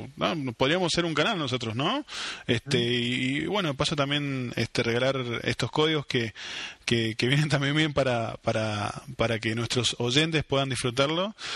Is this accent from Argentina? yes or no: yes; Argentina; Somos argentinos, papá, vivimos en Argentina.